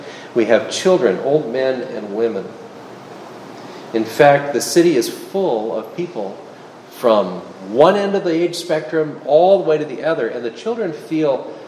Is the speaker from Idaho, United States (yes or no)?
no; Philadelphia, Pennsylvania, United States; now in New York, United States; Well, here we are in a city. I come from Philadelphia. This is New York and the area around it.